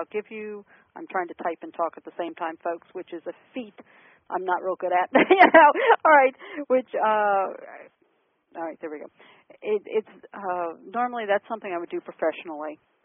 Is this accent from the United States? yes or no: yes; Maryland, United States; accent: Southern Maryland; forgive my Southern Maryland accent